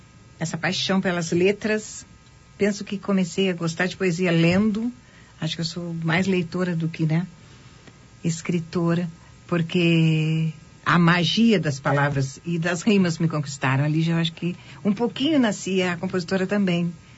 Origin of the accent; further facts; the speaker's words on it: Bagé, Rio Grande do Sul, Brazil; Sim, sou de Bagé.